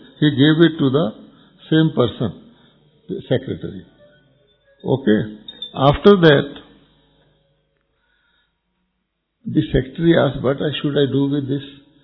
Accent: Amritsar, Punjab, India; He said, Amritsar. I said, I am also from Amritsar.

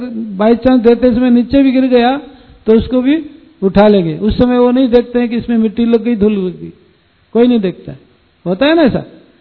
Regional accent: Odisha, India; क्योंकि मैं जगन्नाथ भूमि से बिलोंग करता हूं

